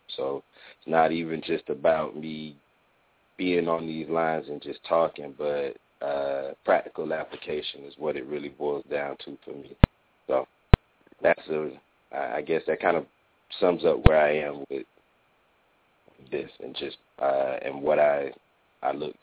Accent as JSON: {"language": "English", "town": "Pompano Beach", "region": "Florida", "country": "United States", "said": "I'm from Pompano Beach, Florida."}